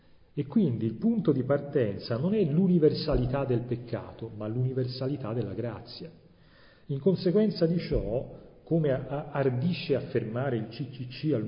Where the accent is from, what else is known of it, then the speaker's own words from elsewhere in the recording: Florence, Tuscany, Italy; Qui, visto che sono fiorentino